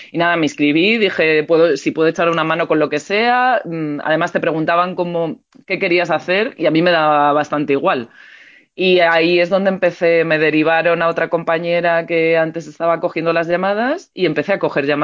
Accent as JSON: {"language": "Spanish", "town": "Madrid", "region": "Community of Madrid", "country": "Spain", "tie": "born or raised there", "said": "llevo 6 años viviendo en Lavapiés. No soy de Lavapiés, soy de Vallecas, he vivido toda la vida allí, es mi barrio, es con el que me reconozco"}